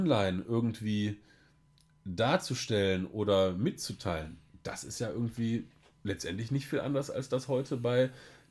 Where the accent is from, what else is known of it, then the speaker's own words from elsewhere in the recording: Krefeld, North Rhine-Westphalia, Germany; Ja, ich bin in Krefeld zur Schule gegangen